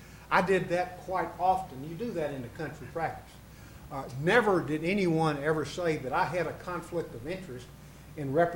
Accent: Somerville, Tennessee, United States; I practiced law in Somerville, Tennessee, my hometown.

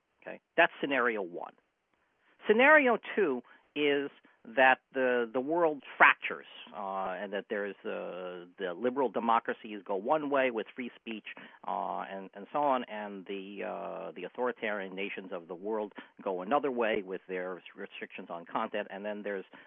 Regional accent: United States; Okay, I'm an American. I want scenario one to be the case

